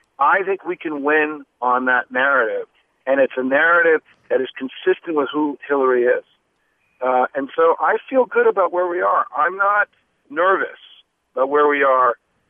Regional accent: United States; when I was growing up in the United States, urban areas were dangerous, right?

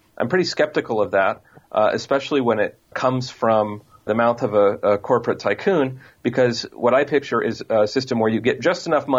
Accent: Washington, United States; I'm from Washington State originally, did my reporting for this book mostly in the San Francisco area.

